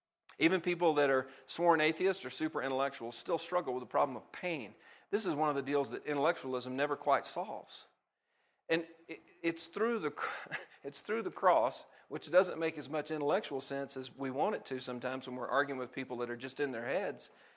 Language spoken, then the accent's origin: English; Alabama, United States; I grew up in a small country church in Alabama. You can hear it in my accent, right?